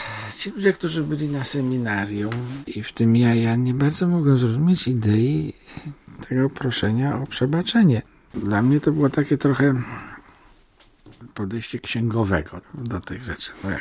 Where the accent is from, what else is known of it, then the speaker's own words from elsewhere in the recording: Greater Poland Voivodeship, Poland; also born or lived in Kraków; pochodzę z Wielkopolski, byliśmy wyrzucani przez Niemców i ostatecznie na Dymnikach w Krakowieśmy przebiedowali tę wojnę